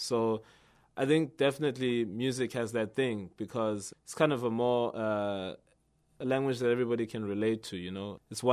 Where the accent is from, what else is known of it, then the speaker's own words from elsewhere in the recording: South Africa; Well, I'm coming from South Africa